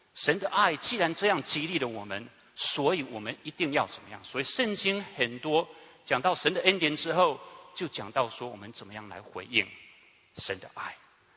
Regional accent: China; 所以我们中国人很孝敬父母亲啊

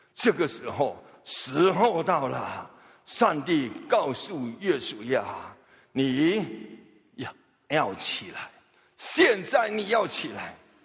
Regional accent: Fuzhou, Fujian, China; accent: Fuzhou; 我们福州话说 LKK 了

